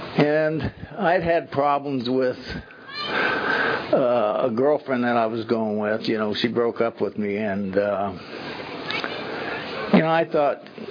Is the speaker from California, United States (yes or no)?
yes; Bakersfield, California, United States; I grew up in Bakersfield. I wasn't born in Bakersfield, but I might as well have been. I came out here when I was 1 month old, so, you know.